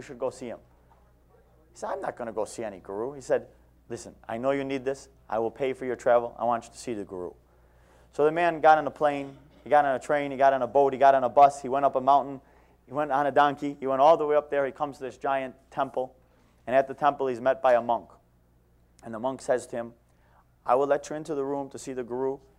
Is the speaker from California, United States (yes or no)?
no; Buffalo, New York, United States; I am from Buffalo, New York